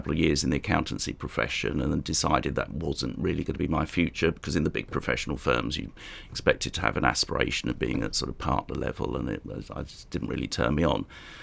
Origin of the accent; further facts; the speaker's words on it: London, United Kingdom; I was born here in London, the East End of London. I was born in Dalston, brought up in Hackney, and went to school in Hackney.